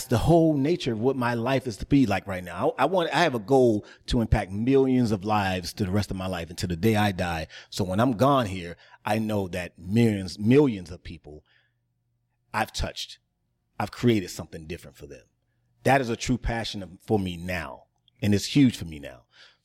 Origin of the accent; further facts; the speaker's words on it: East Coast, United States; I'm from the East Coast. I'm like, I don't want to be back on that coast.